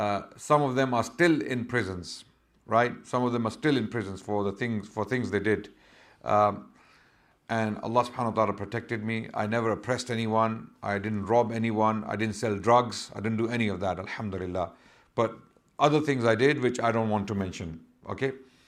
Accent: Pakistan; I come from originally Pakistan, and I was born in 1978. I grew up in Pakistan. My teenage was spent in Pakistan. I got married when I was 17

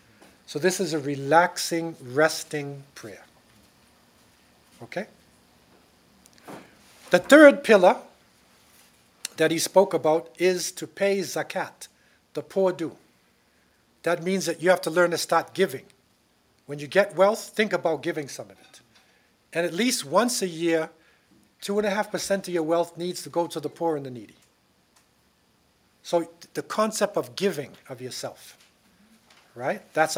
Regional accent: United States; born there; because I was born in America, right?

